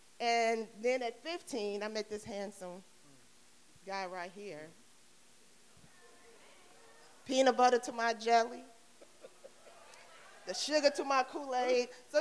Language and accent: English; Detroit, Michigan, United States; Growing up, I grew up in Detroit, East Side. Whoop, whoop.